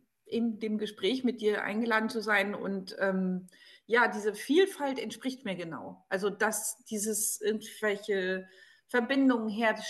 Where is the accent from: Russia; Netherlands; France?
France; now in Germany; Ich komme aus Frankreich, also ich bin Deutsch-Französin, also ein bisschen überintegriert. Ich bin schon seit über 30 Jahren in Deutschland.